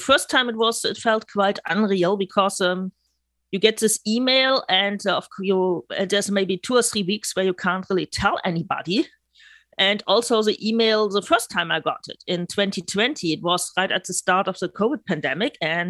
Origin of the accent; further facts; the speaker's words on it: Bremen, Germany; I'm from Bremen in North Germany.